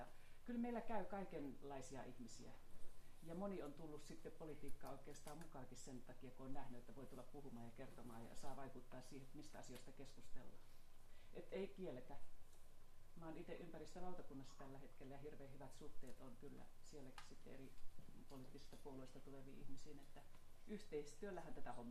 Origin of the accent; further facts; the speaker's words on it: Kajaani, Kainuu, Finland; born there; now in Helsinki, Finland; Mä oon tullut Kajaanista joskus aikoinaan tänne. Ei siellä ollut mun syntymäseudulla kirjastoja silloin, kun mä oon syntynyt